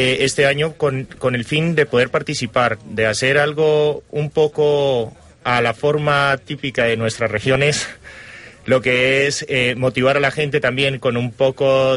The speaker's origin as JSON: {"language": "Spanish", "country": "Colombia", "lives_now": "Jaca, Spain", "said": "Yo soy colombiano."}